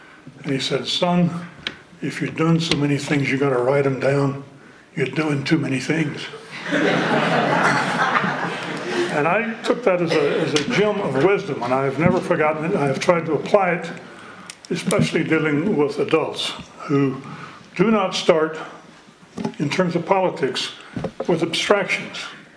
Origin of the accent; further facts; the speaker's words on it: the South, United States; I grew up in the South, and I lived through the aftermath of the Civil War, and it's in many ways still going on.